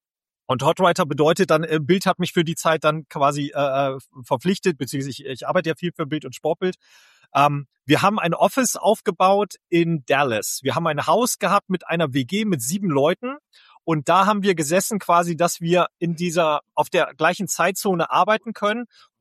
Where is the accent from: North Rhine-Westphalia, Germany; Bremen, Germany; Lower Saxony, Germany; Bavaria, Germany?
Bremen, Germany; Ich komme aus Bremen.